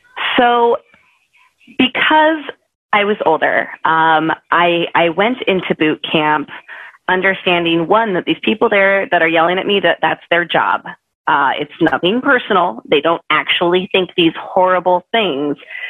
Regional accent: Pacific Northwest, United States; I grew up in the Pacific Northwest. It's a very, very liberal place in which to grow up.

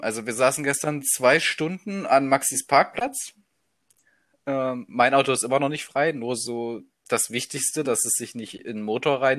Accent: Saxony, Germany; Ja, na, ich bin Sachse, ich darf, glaube ich, Encher sagen.

